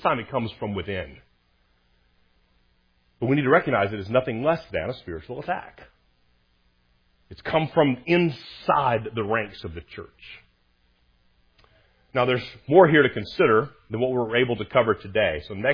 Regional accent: Texas, United States; I grew up in North Texas and Northwest Texas, and that's tornado country, Tornado Alley.

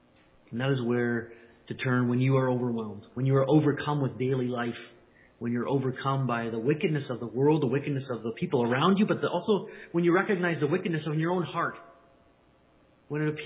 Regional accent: Canada; I'm Canadian, I guess, here, and I'm in Canada

